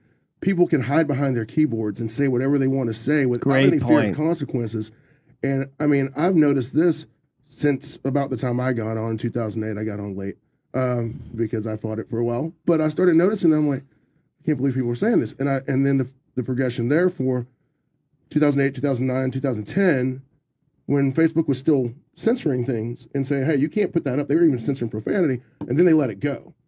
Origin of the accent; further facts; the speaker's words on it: Sherman, Texas, United States; But I grew up in North Texas. I grew up in Sherman, Texas, so I know they existed.